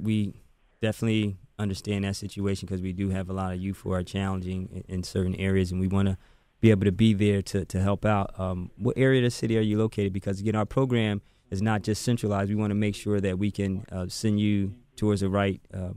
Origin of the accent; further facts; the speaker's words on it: Newark, New Jersey, United States; Because I grew up in Newark, New Jersey, so I'm really not from Philly. So growing up in Newark, New Jersey